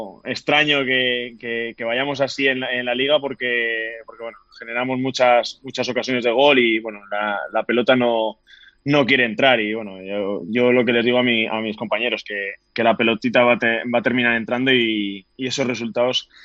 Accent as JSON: {"language": "Spanish", "town": "Madrid", "region": "Community of Madrid", "country": "Spain", "said": "yo soy de Madrid"}